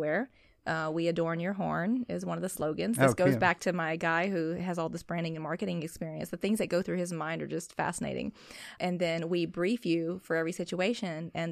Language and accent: English; Georgia, United States; I was, because although I do love my hometown, there was a lot of prejudice there.